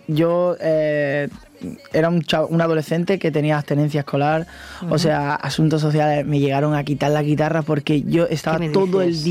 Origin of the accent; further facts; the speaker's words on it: Andalusia, Spain; now in Madrid, Spain; Yo es que soy un enamorado de mi tierra. Para mí Andalucía es lo más bonito que hay en el mundo.